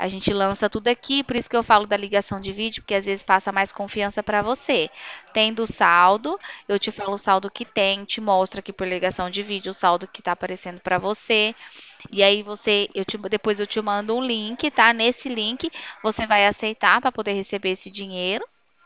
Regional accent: Bebedouro, São Paulo, Brazil; eu sou de Bebedouro, estado de São Paulo.

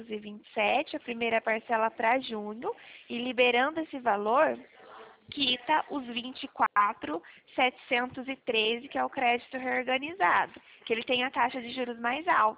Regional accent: São Paulo, Brazil; eu sou do interior de São Paulo

